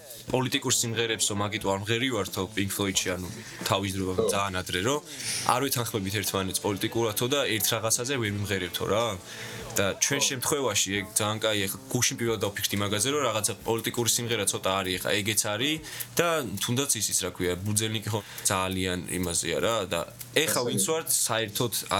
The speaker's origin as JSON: {"language": "Georgian", "town": "Rustavi", "region": "Kvemo Kartli", "country": "Georgia", "tie": "born or raised there", "said": "რუსთავში არის ესე რომ არის მიკრორაიონები. მე ვარ 17-ე მიკრორაიონში დავიბადე, გავიზარდე"}